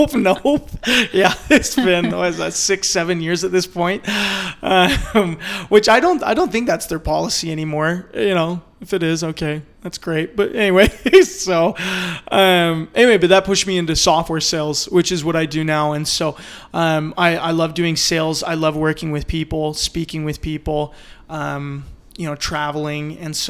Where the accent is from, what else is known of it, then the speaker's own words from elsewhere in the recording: Mapleton, Utah, United States; I grew up down in Mapleton, Utah, which is it was a small area when I was growing up, but now I feel like it's gotten big.